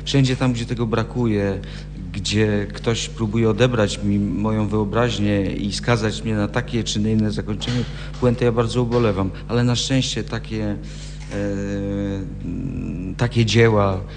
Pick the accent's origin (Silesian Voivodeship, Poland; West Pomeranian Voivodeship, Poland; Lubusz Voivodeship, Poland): Lubusz Voivodeship, Poland; Pochodzę z Podstrzelec Kajeńskich, dokładnie z Rzekcina, urodziłem się w Drezdenku. Tutaj mieszkała większość mojej rodziny, miałem nawet narzeczoną w Lubsku, także tak, stąd pochodzę.